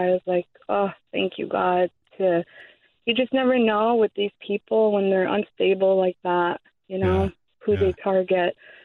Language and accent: English; Canada; My dad's from Brantford. I'm originally from Canada